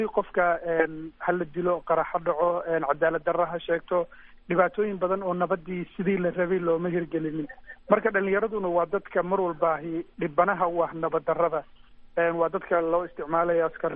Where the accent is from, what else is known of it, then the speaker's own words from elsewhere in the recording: Mogadishu, Banaadir, Somalia; Aniguna dhalinyaronimadeydii waqtigii caruur aan korayay magaalada Muqdisho aan ku koray, kadib waxaan nasiib fursad u helay inaan wadamada dibadda muddo kusoo noolaado.